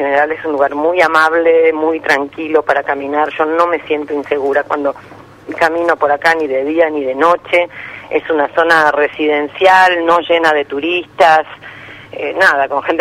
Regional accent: Argentina; eso ya lo sabemos como argentinos

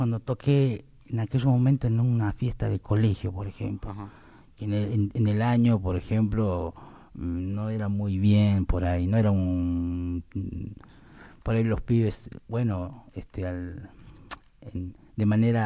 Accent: Guaymallén, Mendoza, Argentina; De Mendoza, de Guaymallén.

